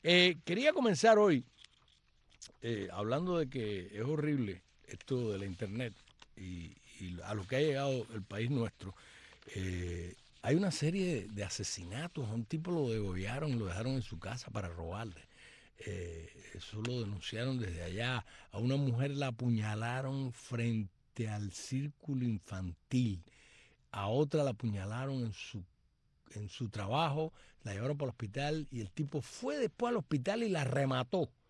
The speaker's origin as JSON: {"language": "Spanish", "country": "Cuba", "said": "yo soy una cubana para el bien y no para el mal"}